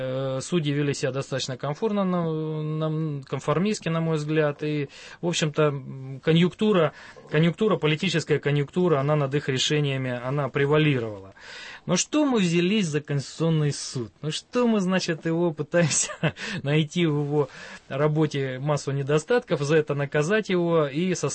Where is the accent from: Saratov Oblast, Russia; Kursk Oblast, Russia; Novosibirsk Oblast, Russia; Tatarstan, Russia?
Novosibirsk Oblast, Russia; Novosibirsk; Как уроженец города Новосибирска, я предложил бы Новосибирск.